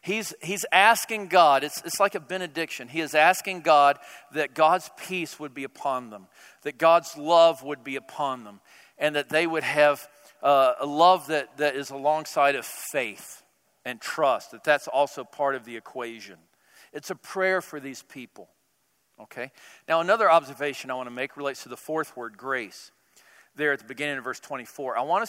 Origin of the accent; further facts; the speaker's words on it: Southern United States, United States; accent: Southern; Yeah, I'm from the South originally.